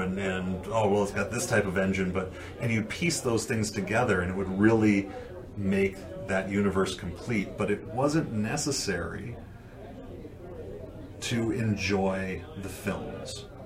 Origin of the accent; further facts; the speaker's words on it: Aberdeen, South Dakota, United States; because I grew up in Aberdeen, South Dakota.